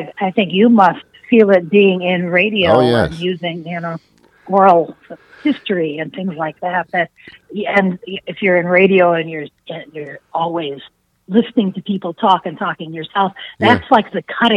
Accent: Ireland; No, I have no Greek blood at all. I'm Irish, but I think of the Irish as the Greeks of the North.

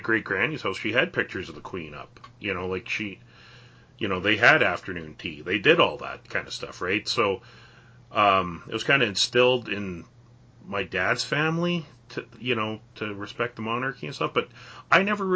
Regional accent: Canada; growing up in Canada

